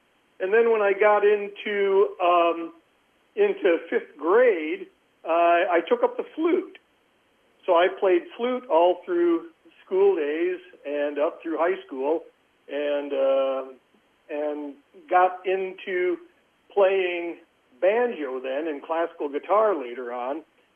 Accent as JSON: {"language": "English", "town": "Cedar Rapids", "region": "Iowa", "country": "United States", "tie": "born or raised there", "said": "I was born and raised in Cedar Rapids, Iowa, and have lived near Cedar Rapids all my life."}